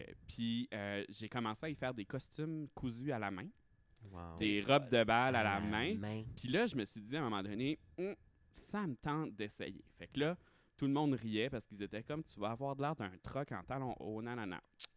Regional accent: New Brunswick, Canada; Pas mal avec ma grand-mère quand j'étais jeune au Nouveau-Brunswick.

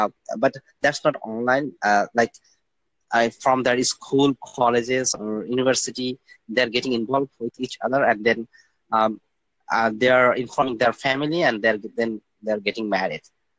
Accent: Bangladesh; because I am from Bangladesh where this culture haven't started yet.

